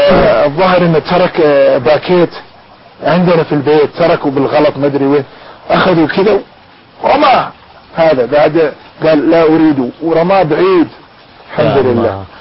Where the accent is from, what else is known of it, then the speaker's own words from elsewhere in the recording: United States; Arabic is a second language; يعني أنا يقولون أمريكي وكانوا يعرفون كيف هذا الأمريكي الله هداه